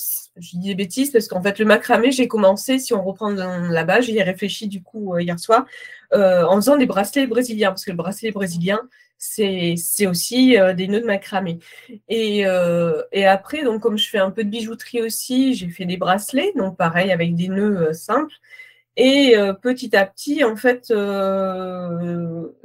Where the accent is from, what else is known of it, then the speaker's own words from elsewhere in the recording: Bordeaux, Nouvelle-Aquitaine, France; now in Angoulême, France; je suis originaire de Bordeaux, mais donc je vis à Angoulême depuis 12 ans.